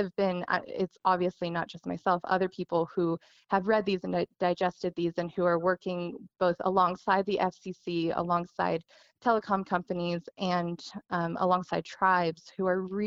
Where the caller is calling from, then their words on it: Navajo Nation, United States; I'm speaking from the Navajo Reservation, some places you literally can't even get a cell phone signal.